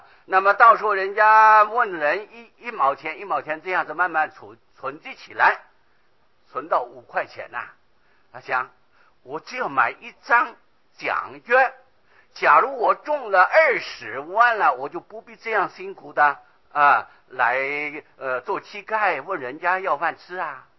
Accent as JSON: {"language": "Chinese", "country": "Taiwan", "said": "我们中国人，尤其我们台湾人，会不会做白日梦啊？"}